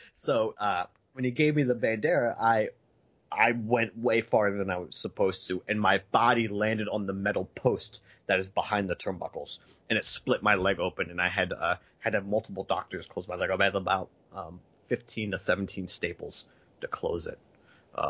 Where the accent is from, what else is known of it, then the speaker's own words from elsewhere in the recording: New Jersey, United States; I would cross the bridge to watch. I grew up in New Jersey.